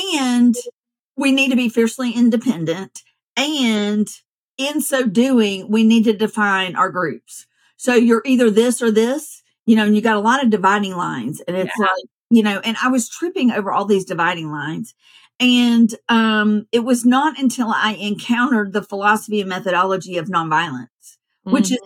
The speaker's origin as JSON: {"language": "English", "town": "Athens", "region": "Georgia", "country": "United States", "tie": "born or raised there", "said": "I grew up in Athens, Georgia, which is about an hour and a half outside of Atlanta."}